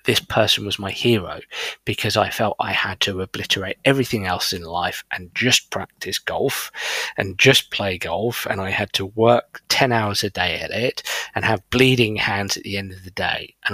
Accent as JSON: {"language": "English", "region": "England", "country": "United Kingdom", "said": "I think growing up, my big hero as an Englishman, when I look at my own sport of golf"}